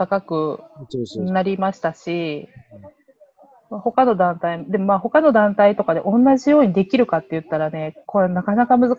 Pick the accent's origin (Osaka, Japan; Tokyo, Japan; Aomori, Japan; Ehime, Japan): Ehime, Japan; Uwajima; 私、地元なので出身地なので帰ろうと思ってたんですけど